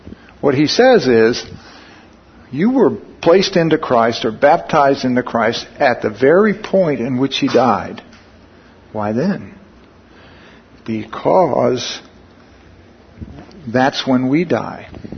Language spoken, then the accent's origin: English; Missouri, United States; look, you know, I grew up in Missouri, you got to show me.